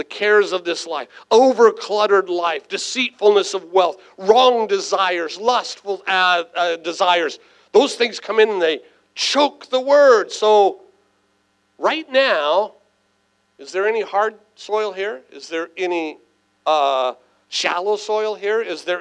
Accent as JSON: {"language": "English", "town": "San Diego", "region": "California", "country": "United States", "tie": "born or raised there", "said": "I was raised right here in San Diego."}